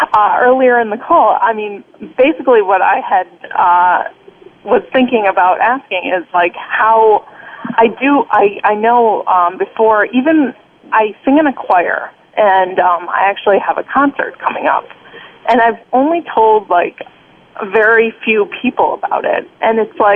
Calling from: Chicago, Illinois, United States; I am calling from Chicago, Illinois.

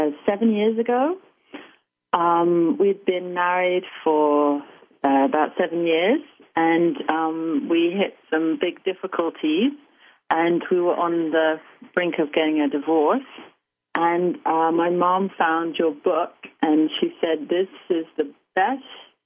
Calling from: Cambridge, East of England, United Kingdom; Cambridge, England.

